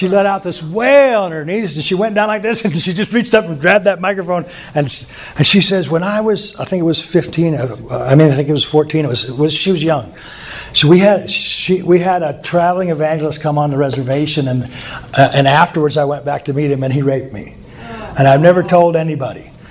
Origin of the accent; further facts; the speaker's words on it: Montana, United States; We're from Montana. That's a pretty good-sized crowd.